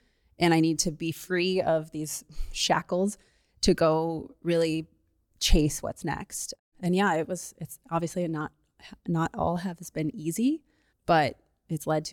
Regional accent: Colorado, United States; And I'm from Colorado.

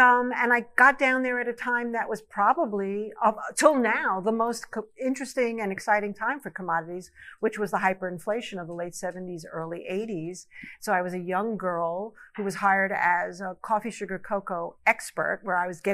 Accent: New York, United States; Well, I grew up in New York, and I grew up with parents that were very middle class.

